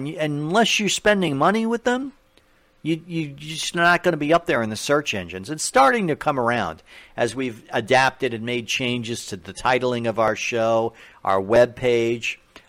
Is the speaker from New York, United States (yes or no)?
yes; New York, United States; I grew up in New York.